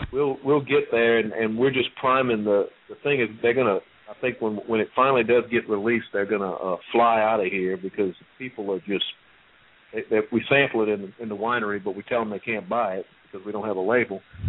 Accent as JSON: {"language": "English", "region": "Louisiana", "country": "United States", "said": "we're Cajun people from South Louisiana."}